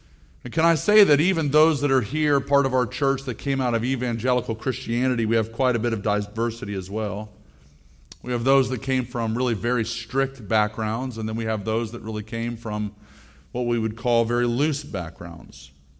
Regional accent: Florida, United States; I grew up in South Florida, and it wasn't until I was an adult, even maybe after I was married, that I even had heard about any kind of a situation where women were not supposed to or allowed to wear pants.

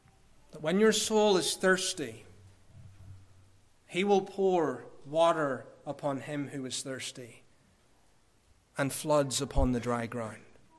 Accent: Ireland; I come from Ireland, and there's a long history of pubs and singing.

